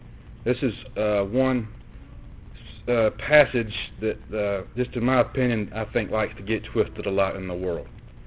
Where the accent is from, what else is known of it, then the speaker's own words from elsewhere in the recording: Alabama, United States; I'm from Alabama, I have to get a dictionary to get the interpretation of words that are already in a definition.